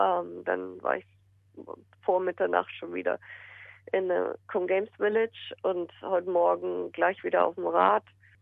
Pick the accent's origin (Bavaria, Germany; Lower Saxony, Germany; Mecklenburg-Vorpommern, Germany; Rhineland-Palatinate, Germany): Bavaria, Germany; Munich; now in Australia; meine Mutter ist auch aus München weggezogen. Von dem her, das Zuhause, wo ich aufgewachsen bin, existiert nicht mehr.